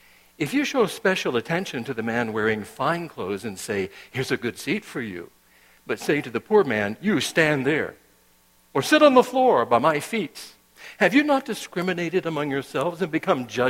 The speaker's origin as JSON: {"language": "English", "region": "North Carolina", "country": "United States", "tie": "born or raised there", "said": "When Elizabeth and I grew up in North Carolina, that was a few years ago, wasn't it, honey?"}